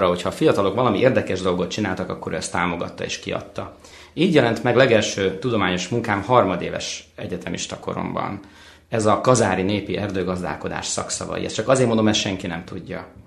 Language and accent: Hungarian; Budapest, Hungary; born there; én Budapesten születtem egyébként.